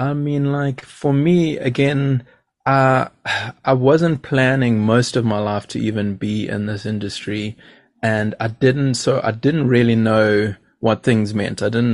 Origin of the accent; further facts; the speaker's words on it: Durban, KwaZulu-Natal, South Africa; But growing up where I grew up in Durban.